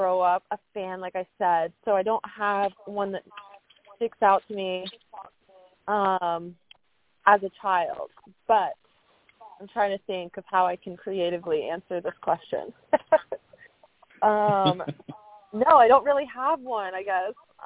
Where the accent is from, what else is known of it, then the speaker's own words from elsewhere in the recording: Ohio, United States; I moved after I graduated college from Alabama. I'm originally from Ohio, so I moved across the country.